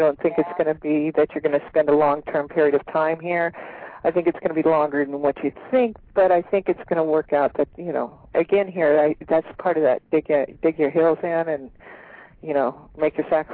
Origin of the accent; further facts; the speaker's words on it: La Mirada, California, United States; I was raised in La Mirada.